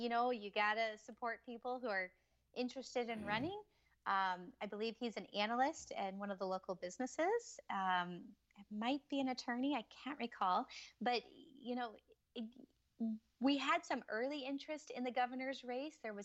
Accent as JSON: {"language": "English", "town": "St. Louis", "region": "Missouri", "country": "United States", "tie": "born or raised there", "said": "And I can tell you, growing up in St. Louis, we had like issues involving the Catholic diocese."}